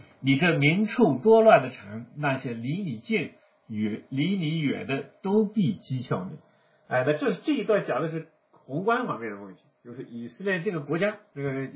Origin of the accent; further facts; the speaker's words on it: China; 那我们中国人因为没有这个和上帝的约定，所以我们没有先知这样一种职分